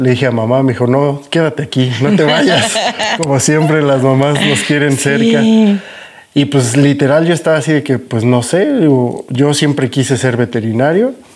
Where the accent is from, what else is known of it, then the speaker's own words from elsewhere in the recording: Toluca, State of Mexico, Mexico; Yo soy originario de Toluca, Estado de México.